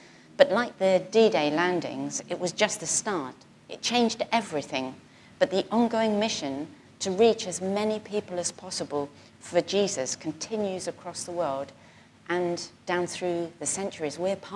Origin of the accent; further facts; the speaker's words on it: Southampton, South East England, United Kingdom; I'm from Southampton